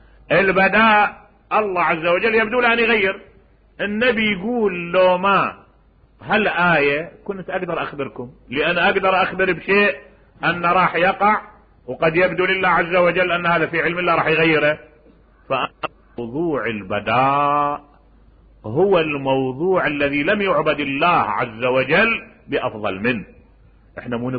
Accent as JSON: {"language": "Arabic", "town": "Najaf", "region": "Najaf Governorate", "country": "Iraq", "said": "أنا من النجف. قال لي أنت شيعي؟ لأي نعم"}